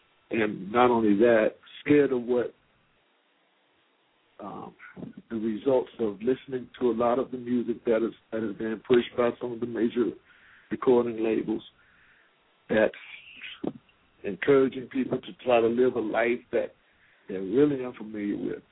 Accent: North Carolina, United States; also born or lived in Atlanta; I remember very little for the police to do in the community that I grew up in North Carolina. And in Atlanta, when we moved to Atlanta in 65

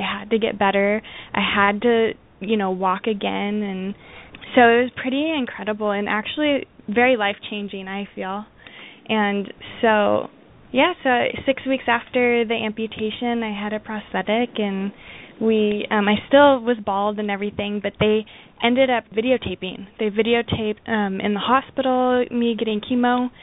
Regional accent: Santa Barbara, California, United States; she was doing the Christmas show at the Arlington Theater in Santa Barbara, in my hometown.

